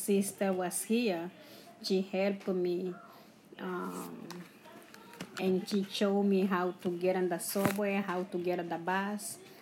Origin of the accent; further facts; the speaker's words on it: Honduras; also born or lived in Mexico; now in United States; I came from Honduras to Mexico. I lived in Mexico for 2 years. After 2 years, I decided to come to the United States.